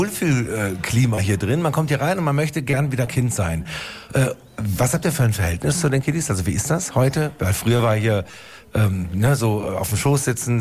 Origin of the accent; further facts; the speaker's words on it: Tübingen, Baden-Württemberg, Germany; Jetzt übermorgen am Sonntag beim Drachenfest in meiner Heimatstadt Tübingen.